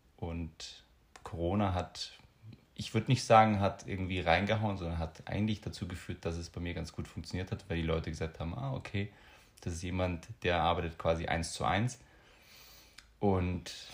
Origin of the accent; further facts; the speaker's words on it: Bavaria, Germany; ich komme ja ursprünglich aus Bayern, aus dem Allgäu